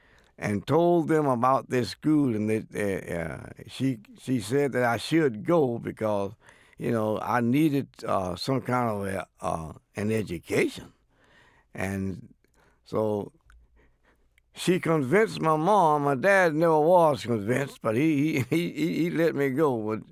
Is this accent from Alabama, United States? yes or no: yes; Birmingham, Alabama, United States; I grew up in Birmingham, Alabama.